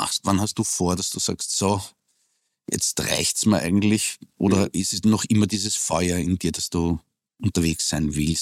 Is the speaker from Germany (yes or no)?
no; Lower Austria, Austria; also born or lived in Vienna; Ja, aber ich bin ja in Wien aufgewachsen. Also eigentlich in Niederösterreich.